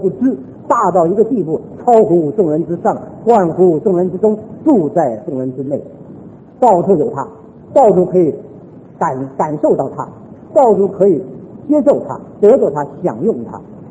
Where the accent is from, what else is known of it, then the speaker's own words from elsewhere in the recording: China; 身为一个中国人，身为一个中国的这个基督徒